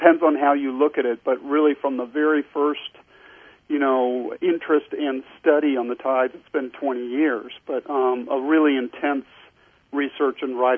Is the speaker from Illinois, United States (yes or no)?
no; California, United States; I'm a sailor and a surfer, and I grew up on the California coast doing those things